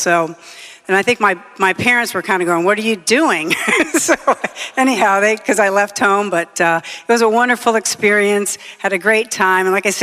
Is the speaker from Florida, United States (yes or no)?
yes; Florida, United States; But it was very unusual for when I did commit to go to SMU growing up in Florida.